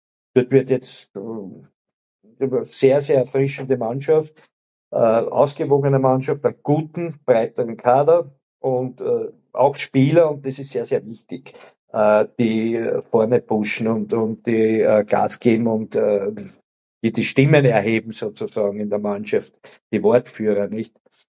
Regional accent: Lower Austria, Austria; born there; ich bin gebürtiger Niederösterreicher

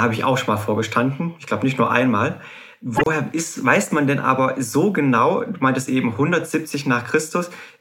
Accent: Rhineland, Germany; Als Rheinländer, da kenne ich Köln.

